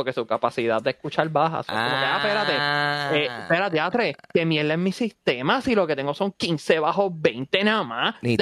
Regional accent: Bayamón, Puerto Rico; Sí, pero yo soy de Bayamón.

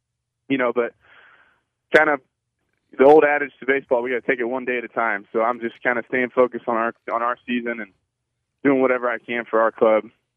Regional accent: Houston, Texas, United States; You know, it's funny, you know, growing up in Houston as an Astros fan

